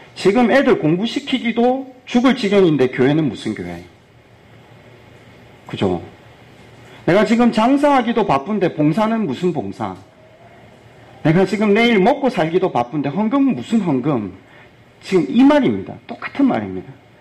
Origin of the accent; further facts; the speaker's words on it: Busan, South Korea; 해운대에서는 머리를 다 빼고 수영합니다. 제가 어릴 때 살았을 때는.